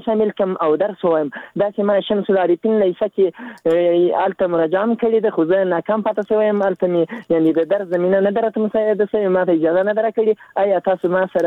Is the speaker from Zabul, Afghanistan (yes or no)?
yes; Zabul, Afghanistan; now in Ghazni, Afghanistan; زه د زابل يم